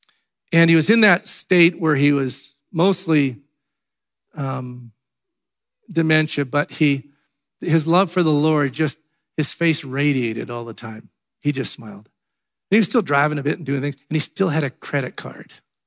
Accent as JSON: {"language": "English", "town": "Vancouver", "region": "British Columbia", "country": "Canada", "tie": "born or raised there", "said": "we grew up in Vancouver"}